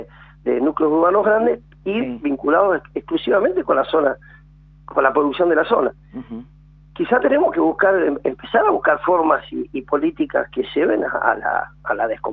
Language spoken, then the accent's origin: Spanish; Viedma, Río Negro, Argentina; Yo soy de Viedma